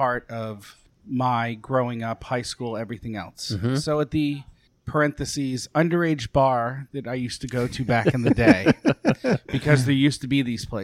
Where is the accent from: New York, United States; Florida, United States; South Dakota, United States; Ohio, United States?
New York, United States; But what I would say is we would go down the shore as a New Yorker after beach week.